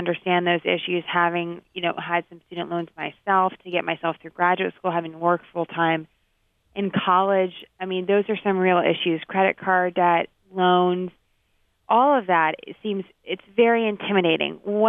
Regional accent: San Francisco, California, United States; I know growing up in San Francisco, Wall Street seemed really far away.

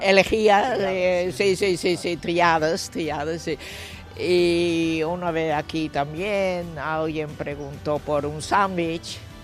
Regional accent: Netherlands; Spanish is a second language; Jo, que soy era holandesa i al principi pues, el castellano me iba más o menos bien

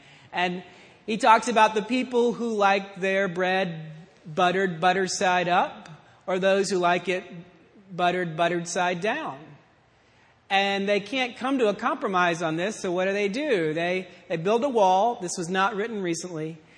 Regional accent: Brewton, Alabama, United States; growing up in South Alabama, in a little town called Bruton, which in that county was the big town, because we had a hospital and doctors and a grocery store and we were special.

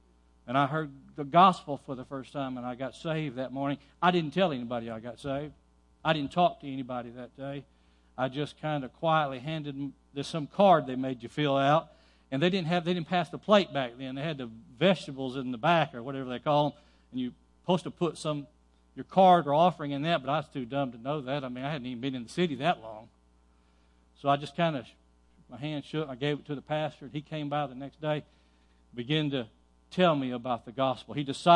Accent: Texas, United States; Like I said, I was a hick from East Texas.

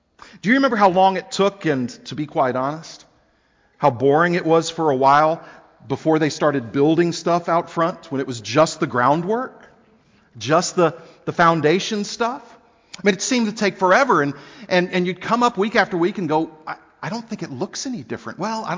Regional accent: Houston, Texas, United States; now in Philadelphia, United States; You know, funny, growing up in Houston and living in Philadelphia, I never heard anybody say that.

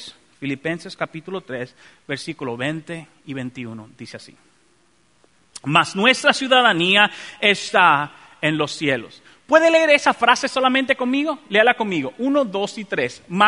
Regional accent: Dominican Republic; now in United States; mi propio país, República Dominicana, también tiene la doble ciudadanía. Yo puedo seguir siendo dominicano y serme naturalizado americano sin tener que perder ni una ni la otra.

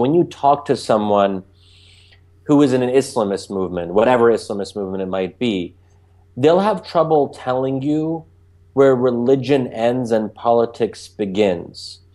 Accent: Bryn Mawr, Pennsylvania, United States; So when I was growing up in the American Muslim community in Bryn Mawr, Pennsylvania, I don't really remember thinking about myself as Sunni or Shia.

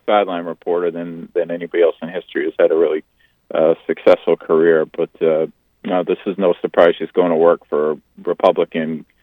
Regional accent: Bath, Maine, United States; she had found out some way I was from Bath, and she was like, "Oh, you went to Morse High School."

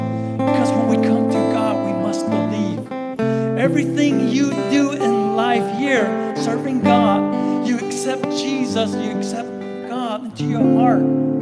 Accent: Southwest, United States; I'm from the Navajo Reservation. I'm a full-blooded Navajo Indian.

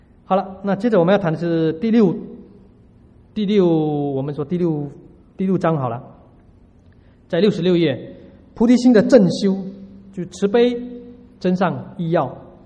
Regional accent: Singapore; born there; 现在的人，像我出生在新加坡，我好久好久才看到猪，哎，猪长得怎么样？

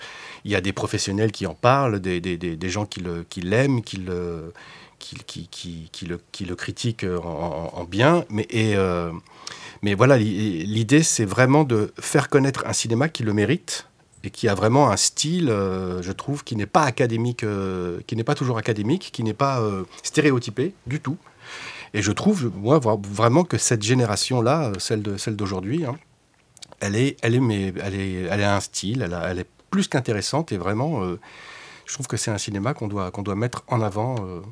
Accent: France; born there; je suis d'origine portugaise. Je suis né en France, mais je suis de parents portugais, donc j'ai toujours eu cette double culture en moi.

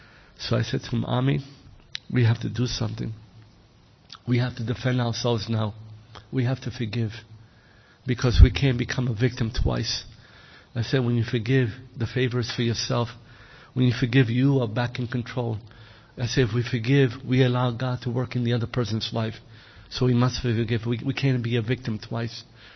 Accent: Brooklyn, New York, United States; he knows friends that I grew up with in Brooklyn.

